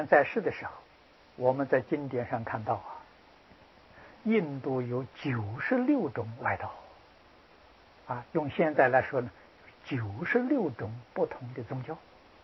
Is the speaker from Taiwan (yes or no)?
no; China; 我们中国人喜欢简略